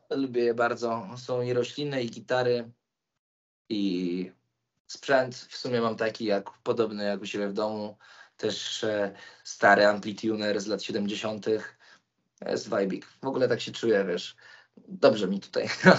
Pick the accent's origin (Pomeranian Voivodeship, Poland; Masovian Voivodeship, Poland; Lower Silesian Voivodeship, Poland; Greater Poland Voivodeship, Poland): Masovian Voivodeship, Poland; Warsaw; bo ja całe życie spędziłem w Warszawie, w niej się urodziłem, w niej skończyłem szkołę, w niej skończyłem pierwsze studia, drugie studia. Nigdy nie mieszkałem, wiesz, nigdzie poza nią.